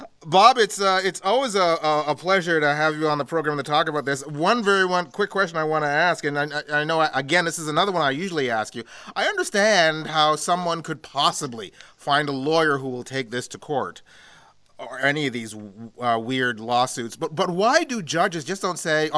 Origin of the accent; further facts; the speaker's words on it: Canada; as a Canadian, I find it mildly amusing